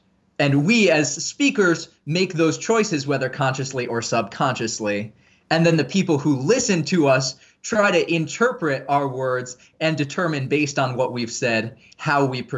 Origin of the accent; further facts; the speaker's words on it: Indonesia; Growing up, I grew up in Indonesia.